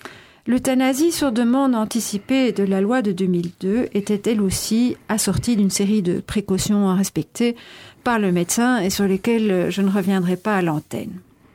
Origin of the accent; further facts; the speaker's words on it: Belgium; chez nous, en Belgique